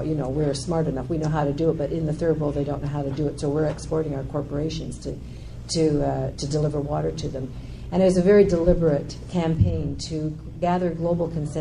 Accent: Canada; I'm a Canadian

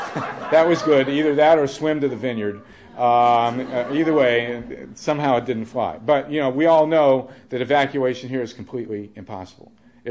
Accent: Ohio, United States; born or raised there

